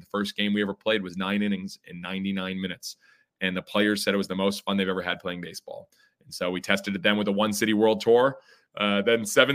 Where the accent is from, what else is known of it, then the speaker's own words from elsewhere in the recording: Massachusetts, United States; I had a dream as playing at Fenway Park when I was a kid, and because I grew up outside of Boston